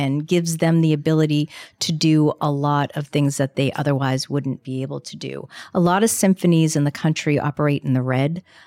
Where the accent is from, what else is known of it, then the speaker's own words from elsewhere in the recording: Boston, Massachusetts, United States; moved away as an adult; also born or lived in Florida; So yes, born and raised in Boston, went to school in Florida, and then got spoiled by the warm weather. So I stayed after I graduated college